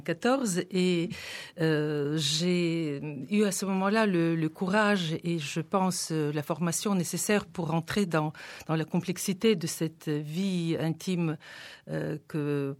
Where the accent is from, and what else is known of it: Bulgaria; born or raised there